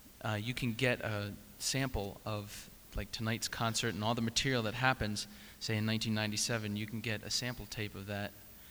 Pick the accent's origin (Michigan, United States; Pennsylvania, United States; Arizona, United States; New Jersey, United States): Pennsylvania, United States; after a show they did near where I grew up in Pennsylvania, and I just remember they came to our farm